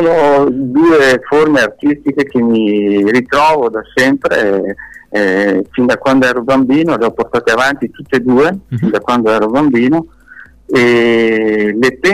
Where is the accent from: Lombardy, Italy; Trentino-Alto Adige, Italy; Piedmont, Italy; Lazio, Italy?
Trentino-Alto Adige, Italy; Bolzano; Ho solo qualche concerto qui nei miei paraggi, che io sono di Bolzano